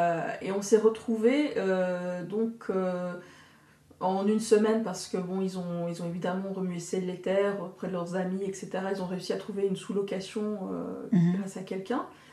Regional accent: Collonge-Bellerive, Geneva, Switzerland; je suis née donc à Colonges-Bellerive, cette petite ville pleine de villas de familles aisées cossues, tu vois.

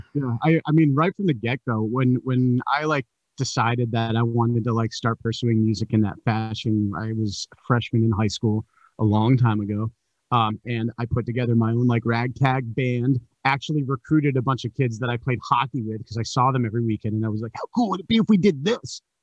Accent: Connecticut, United States; moved away as an adult; now in Boston, United States; it would be better to kind of break out from where I grew up in Connecticut

